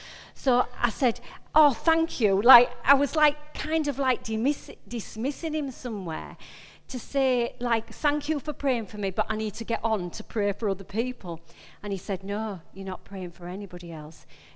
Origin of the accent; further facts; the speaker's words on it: Yorkshire and the Humber, United Kingdom; accent: Yorkshire; Sometimes I apologize for my Yorkshire accent.